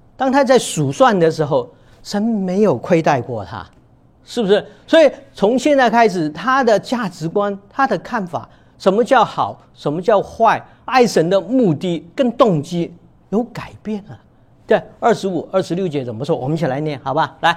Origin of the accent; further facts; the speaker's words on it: China; 就等于说用我们的现在的我们中国人话讲